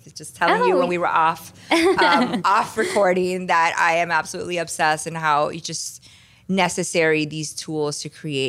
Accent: Miami, Florida, United States; now in California, United States; And, you know, I grew up in Miami. I grew up with a family of really strong women who are, you know, doctors and lawyers and just really unapologetic.

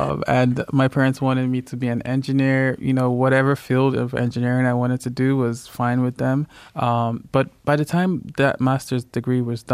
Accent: Lagos, Nigeria; moved away as an adult; also born or lived in United Kingdom; now in Canada; Lagos, yeah.

